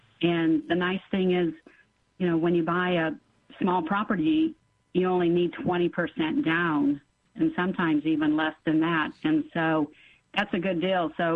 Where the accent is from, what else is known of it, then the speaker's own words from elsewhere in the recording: Omaha, Nebraska, United States; Been, like you said, born and raised in Omaha, Nebraska, and a big Nebraska Cornhusker fan.